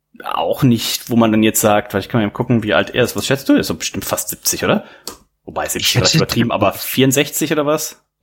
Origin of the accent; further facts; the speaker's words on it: Rhineland, Germany; sagt man bei uns im Rheinland.